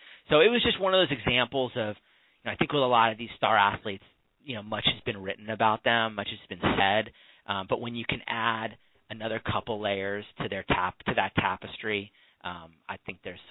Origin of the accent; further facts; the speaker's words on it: San Diego, California, United States; I'm from San Diego, and, you know, Tomlinson meant a whole lot to my hometown.